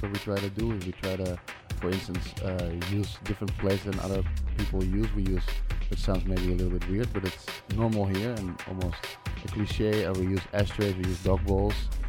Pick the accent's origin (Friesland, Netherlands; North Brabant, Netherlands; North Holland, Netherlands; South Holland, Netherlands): North Holland, Netherlands; Amsterdam; English is a second language; moved away as an adult; now in San Francisco, United States; I'm from Amsterdam in the Netherlands.